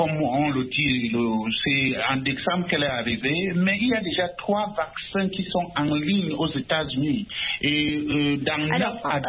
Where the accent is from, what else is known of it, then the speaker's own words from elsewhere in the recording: Cameroon; surtout dans un pays comme le Cameroun que je connais bien, je viens du Cameroun.